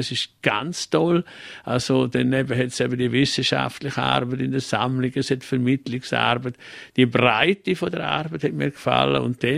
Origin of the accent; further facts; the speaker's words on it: Graubünden, Switzerland; Als Bündner hat man auch mal ein bisschen das Gefühl, man werde ja vom Unterland ein bisschen bevormundet.